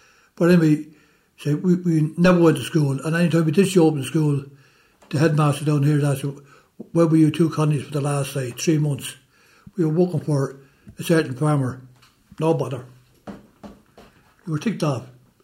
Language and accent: English; Lucan, Leinster, Ireland; born there; Initially, I was born in Lucan.